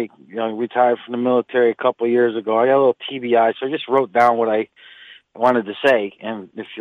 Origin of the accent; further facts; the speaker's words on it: Waterbury, Connecticut, United States; I grew up in Waterbury, Connecticut, in a little town called Brooklyn along Route 8, and we didn't have anything.